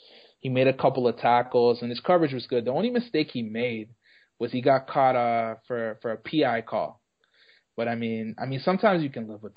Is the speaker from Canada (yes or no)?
yes; Canada; I'm Canadian.